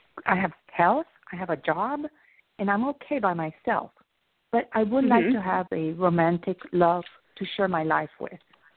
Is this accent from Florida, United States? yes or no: yes; Miami, Florida, United States; I'm from Miami, Florida.